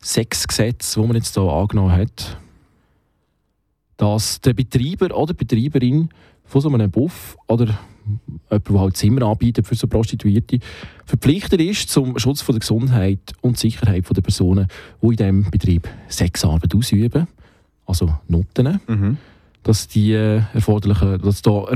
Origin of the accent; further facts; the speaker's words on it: Solothurn, Switzerland; wir kommen beide aus dem Kanton Solothurn.